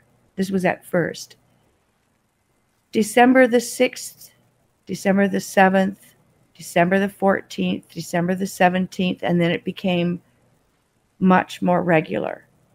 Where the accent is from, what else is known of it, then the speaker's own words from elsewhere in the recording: Toronto, Ontario, Canada; also born or lived in Australia; now in Kingston, Canada; No, I'm originally from Toronto.